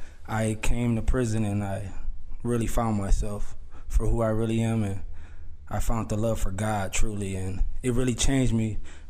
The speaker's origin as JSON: {"language": "English", "town": "Racine", "region": "Wisconsin", "country": "United States", "said": "I'm from Racine, Wisconsin."}